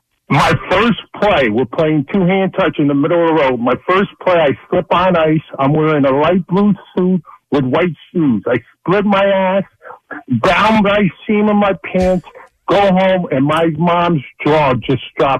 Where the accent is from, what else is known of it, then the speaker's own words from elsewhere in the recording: Stamford, Connecticut, United States; I grew up in Stamford, Connecticut.